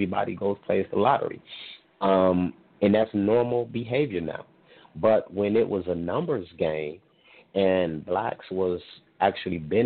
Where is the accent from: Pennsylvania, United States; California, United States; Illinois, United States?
Illinois, United States; Chicago; and I'm from Chicago, so they was talking about why when they went in that they were still putting tokens on the CTA bus.